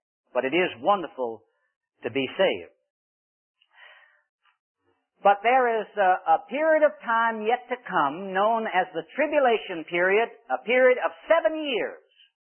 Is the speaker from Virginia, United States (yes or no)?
yes; Richmond, Virginia, United States; I have some cousins back in Richmond, Virginia, my hometown, who are in the synagogue there.